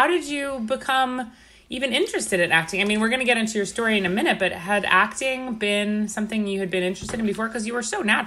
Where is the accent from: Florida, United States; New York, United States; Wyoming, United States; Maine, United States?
New York, United States; Huntington; Huntington, Northport area.